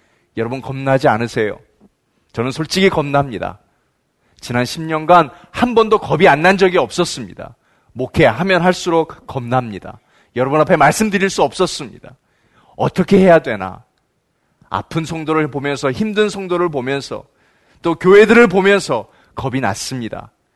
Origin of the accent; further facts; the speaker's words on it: South Korea; moved away; 한국은 기도하는 나라였습니다. 그 나라에서 이민 온 우리는 기도하는 이민자입니다.